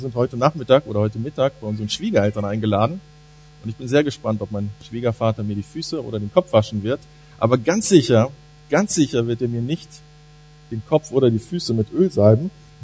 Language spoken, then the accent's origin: German; North Rhine-Westphalia, Germany; now in Cologne, Germany; Ich komme aus Köln, bin dort Pastor in der evangelischen Freikirche. Bin ganz hier in der Nähe aufgewachsen, nämlich in Zwistal-Heimatsheim. Und habe vor 13 Jahren in Rheinbach mein Abitur gemacht.